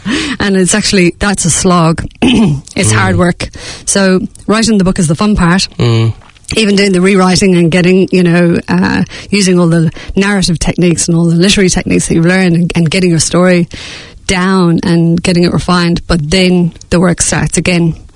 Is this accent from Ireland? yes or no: yes; Clonmala, Ireland; my hometown, Clonmala